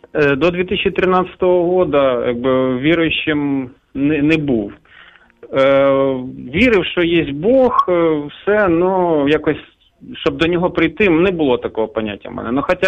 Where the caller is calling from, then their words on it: Dnipro, Dnipropetrovsk Oblast, Ukraine; я з Дніпра.